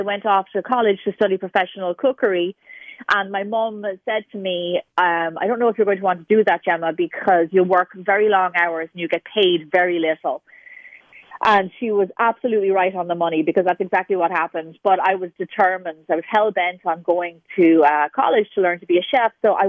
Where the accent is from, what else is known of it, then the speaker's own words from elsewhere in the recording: Ireland; I worked in Australia, but I'm actually Irish.